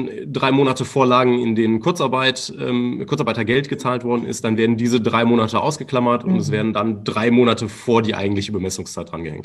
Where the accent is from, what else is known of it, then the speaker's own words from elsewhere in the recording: Remscheid, North Rhine-Westphalia, Germany; hauptsächlich hier in NRW, also wir kommen selber aus Remscheid